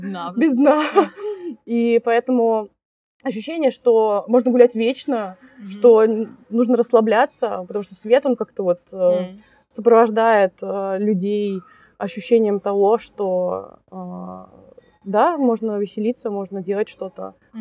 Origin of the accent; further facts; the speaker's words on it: Saint Petersburg, Russia; now in Sweden; я приехала из Питера, который вот у него там 300 оттенков серого. Это правда очень пасмурный город